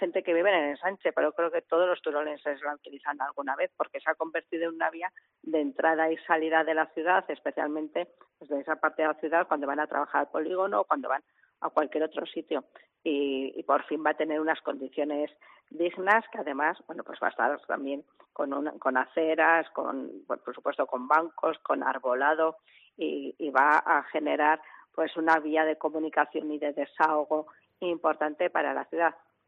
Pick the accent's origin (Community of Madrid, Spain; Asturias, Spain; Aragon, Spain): Aragon, Spain; Teruel; como aragonesa y sobre todo especialmente como turolense es una muy mala noticia.